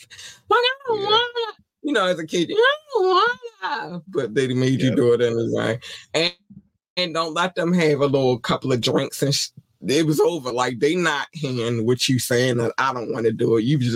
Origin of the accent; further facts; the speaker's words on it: Baltimore, Maryland, United States; because I grew up in Baltimore City. So we were playing on concrete, fire escapes.